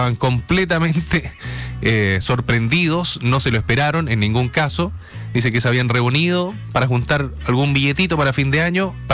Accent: Chile; el proceso en sí tiene que ponernos orgullosos como chilenos.

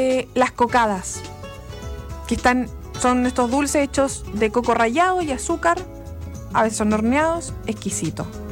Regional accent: Chile; uno, como es chileno, tiene que tener alma de chileno.

